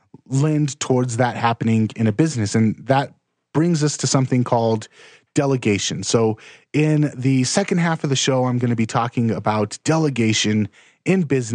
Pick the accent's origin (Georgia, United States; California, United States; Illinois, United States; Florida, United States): California, United States; Los Angeles; Growing up in Los Angeles, I realized very quickly how bad of an idea gun control was.